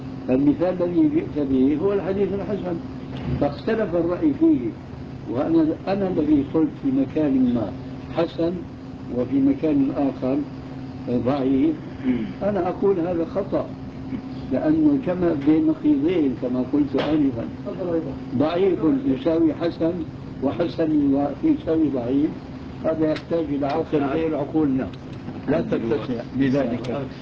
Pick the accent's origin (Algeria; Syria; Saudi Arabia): Syria